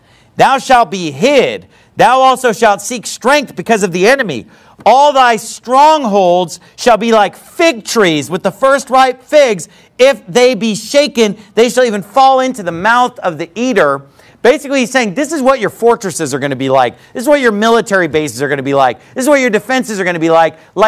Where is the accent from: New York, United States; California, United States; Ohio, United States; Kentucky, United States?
California, United States; Nothing against California. I'm from California.